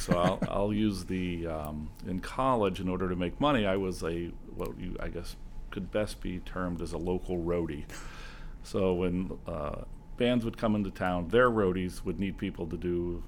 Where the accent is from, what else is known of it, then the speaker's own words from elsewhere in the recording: Los Alamos, New Mexico, United States; I'm originally from Los Alamos, New Mexico.